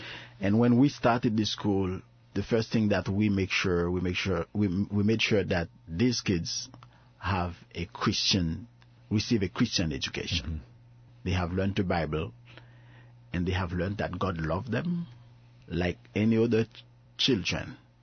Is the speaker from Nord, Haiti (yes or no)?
yes; Cap-Haïtien, Nord, Haiti; I was born in Capetian, and I was born and raised in Capetian, the northern part of Haiti. I was born in a Christian family.